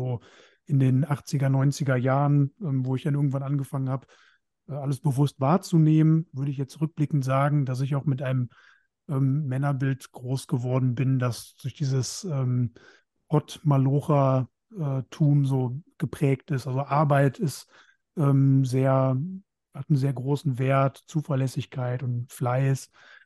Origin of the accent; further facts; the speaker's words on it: Krefeld, North Rhine-Westphalia, Germany; also born or lived in Duisburg; ich bin ja in Krefeld geboren und aufgewachsen, beziehungsweise in Duisburg geboren, in Krefeld dann aufgewachsen. Und das liegt ja am Rande des Ruhrgebiets, so auf der quasi am anderen Rand des Ruhrgebiets.